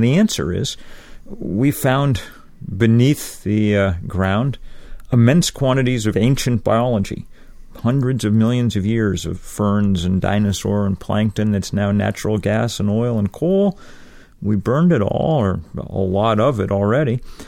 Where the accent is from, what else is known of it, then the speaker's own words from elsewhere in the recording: Vermont, United States; Summer of 2008, it was my home state of Vermont